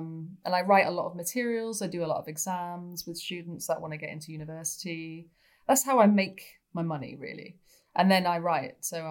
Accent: Manchester, North West England, United Kingdom; now in Brighton, United Kingdom; I'm from Manchester in the UK. I love football, which is a big thing if you live in Manchester. But I don't live in Manchester anymore. I actually live in Brighton

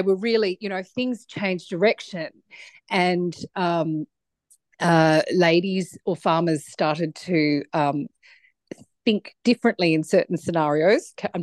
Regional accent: New South Wales, Australia; I grew up in the Snowy Mountains on a property, a sheep and cattle property on the Monero.

